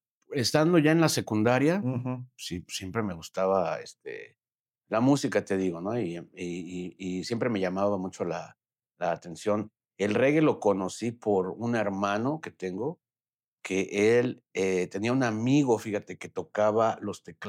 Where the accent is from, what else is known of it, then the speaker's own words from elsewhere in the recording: Mexico City, Mexico; De la Ciudad de México, de Narvarte. Yo nací en Narvarte, un lugar bien bonito que es una callecita chiquita que se llama Icacos.